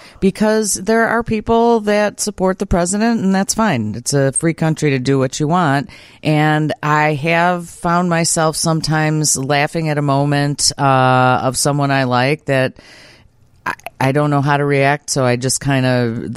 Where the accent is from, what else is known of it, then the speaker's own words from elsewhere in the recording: Brookfield, Illinois, United States; growing up in Brookfield, we would just go, is it right or left of the Cock Robin?